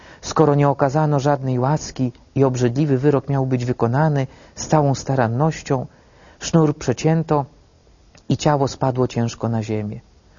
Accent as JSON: {"language": "Polish", "town": "Węgrów", "region": "Masovian Voivodeship", "country": "Poland", "said": "Ja pochodzę ze wschodu Polski, Węgrów, diecezja drohiczyńska, dawna siedlecka."}